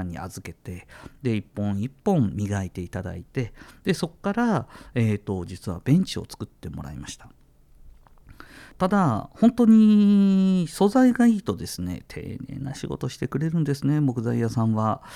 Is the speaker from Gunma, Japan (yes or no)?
no; Sapporo, Hokkaido, Japan; 私の実家は札幌でジンギスカン屋をやってるんですが